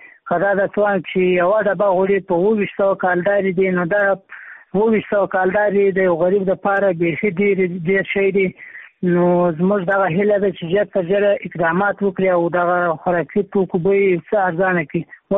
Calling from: Maiwand, Kandahar, Afghanistan; همدا لحظه د میوند ولسوالۍ څخه در سره په اړیکه کې یم.

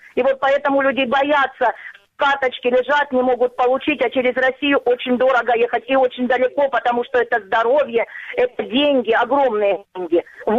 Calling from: Donetsk Oblast, Ukraine; я тоже с оккупированной территории, недалеко от Донецка.

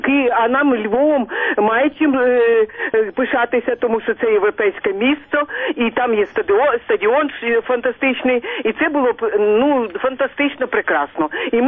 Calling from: Kyiv, Ukraine; місто Київ.

